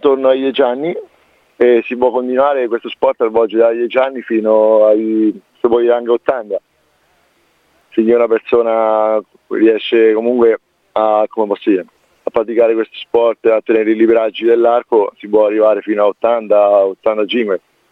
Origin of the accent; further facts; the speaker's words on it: Belforte del Chienti, Marche, Italy; vengo da Belforte del Chienti, frequento l'alberghiero di Cingoli e ho 17 anni.